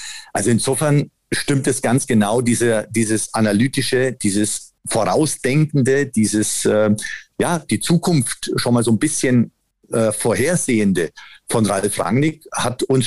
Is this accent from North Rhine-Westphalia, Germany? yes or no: no; Bavaria, Germany; now in Leipzig, Germany; weil vorher bin ich ja aus Mittelfranken gar nicht rausgekommen. Ein sehr bodenständiger Mensch, ja, fest verankert in Franken.